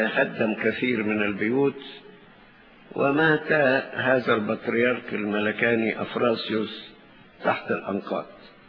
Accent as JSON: {"language": "Arabic", "country": "Egypt", "said": "المهم أنه هو أقام 20 سنة عندنا في مصر وكان يثبت الناس في الإيمان"}